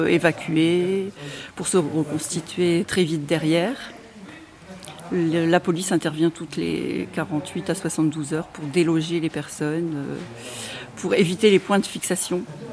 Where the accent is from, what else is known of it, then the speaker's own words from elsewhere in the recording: Hauts-de-France, France; Moi, je suis du Calaisis, j'habite à une vingtaine de kilomètres